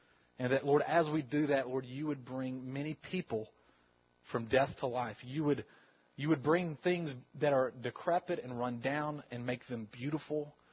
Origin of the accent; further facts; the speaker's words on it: North Carolina, United States; I'm so from North Carolina. It's not even funny.